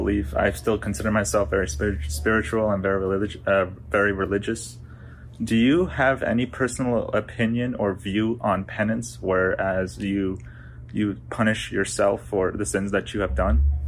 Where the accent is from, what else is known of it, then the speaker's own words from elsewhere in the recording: Valley Village, California, United States; I am 20 years old and I'm from Valley Village.